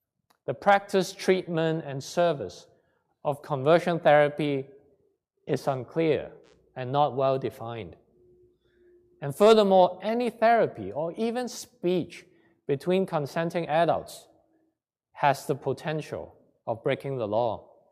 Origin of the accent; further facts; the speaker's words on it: Hong Kong; now in Canada; I grew up in Hong Kong, and I survived an education that highly prioritizes following rules and the virtue of not rocking the boat.